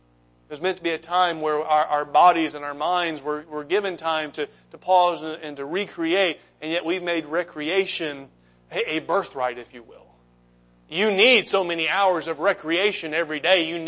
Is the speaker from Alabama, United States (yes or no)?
yes; Alabama, United States; I grew up in Alabama. I went to the University of Alabama, so I am a football fan.